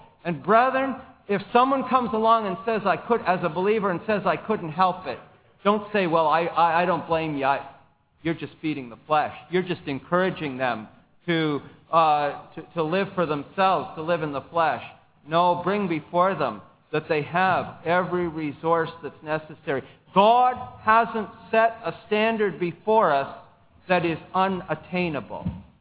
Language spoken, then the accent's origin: English; England, United Kingdom; I'm English by nationality, but I can't say I'm just a stubborn Englishman and that's why I can't do that.